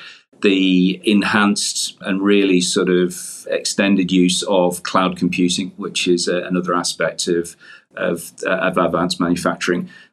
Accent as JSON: {"language": "English", "region": "North West England", "country": "United Kingdom", "moved": "as an adult", "lives_now": "Canada", "said": "I'm obviously by my accent, a born and bred New Brunswicker, but originally from the northwest of the UK, and moved to Canada as a on secondment to the Canadian Army."}